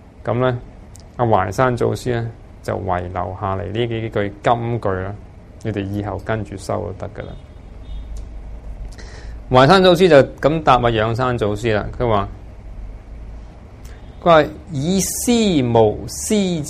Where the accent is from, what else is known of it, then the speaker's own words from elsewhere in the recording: Guangdong, China; 即是我们广东人。